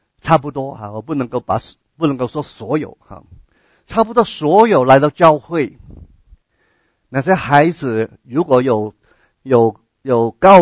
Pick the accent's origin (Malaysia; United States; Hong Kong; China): United States; California; 但是在我过去的教会，加州的教会，我在那里成长，那里有很多的老人家